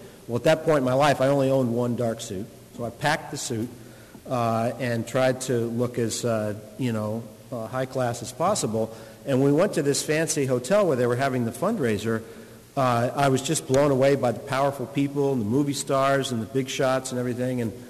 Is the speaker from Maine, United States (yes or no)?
no; Kentucky, United States; And, you know, Kentucky's my home state, so I was happy that UK won.